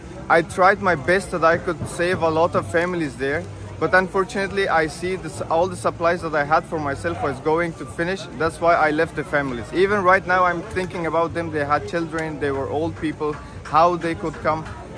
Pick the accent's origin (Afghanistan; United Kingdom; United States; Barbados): Afghanistan; English is a second language; I'm from Afghanistan.